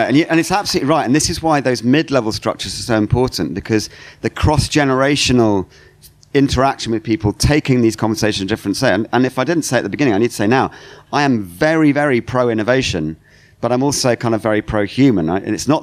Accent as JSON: {"language": "English", "town": "Sheffield", "region": "Yorkshire and the Humber", "country": "United Kingdom", "tie": "born there", "said": "I was born in Sheffield, but I grew up in a kind of near a coal mining village."}